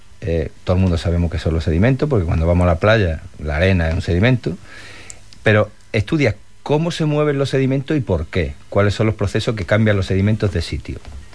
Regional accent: Huelva, Andalusia, Spain; Yo soy de aquí, yo soy más de Huerva que un puñado de gañafote. Aunque después proyecto al extranjero, pero yo de aquí.

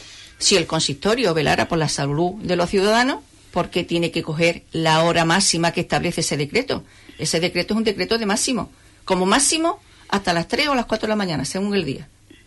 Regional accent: Huelva, Andalusia, Spain; Nosotros somos onubenses. Amamos Huelva. Por encima de todo, amamos Huelva.

